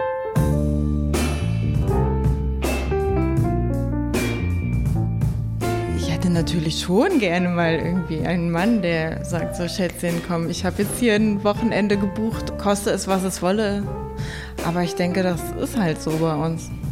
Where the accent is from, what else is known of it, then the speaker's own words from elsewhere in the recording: Lower Saxony, Germany; now in Berlin, Germany; Ich bin im Westen aufgewachsen, in Niedersachsen